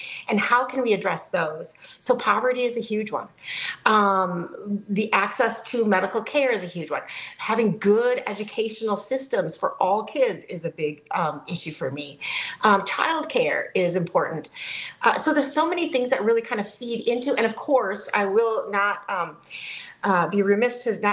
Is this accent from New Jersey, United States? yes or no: no; Cashton, Wisconsin, United States; So I grew up in Cashton, Wisconsin, one of five kids, and we lived on a farm just on the ridge. It was called Fish Creek Ridge.